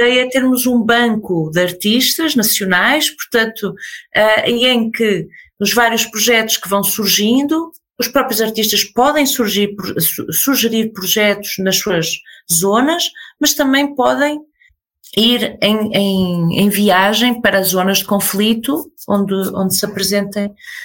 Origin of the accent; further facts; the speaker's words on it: Porto, Norte, Portugal; eu já não reconheço o Porto onde cresci